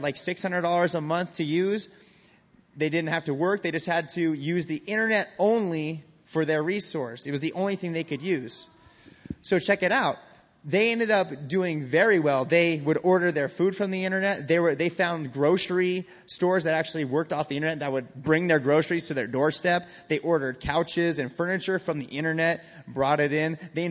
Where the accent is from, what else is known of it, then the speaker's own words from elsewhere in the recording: Missoula, Montana, United States; I am from Missoula, Montana. You guys probably can't even pronounce that, but that's cool.